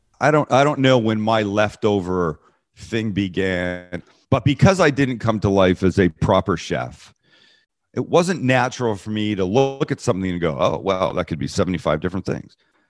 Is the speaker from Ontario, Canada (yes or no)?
no; Vancouver, British Columbia, Canada; I'm from Vancouver, Canada, by the way.